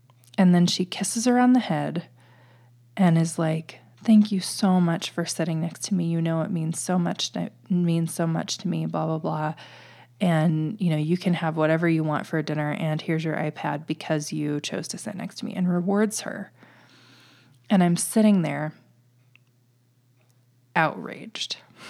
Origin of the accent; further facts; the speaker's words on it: Nebraska, United States; because I'm from the Midwest, you know, so I have a little bit of that Nebraska in me.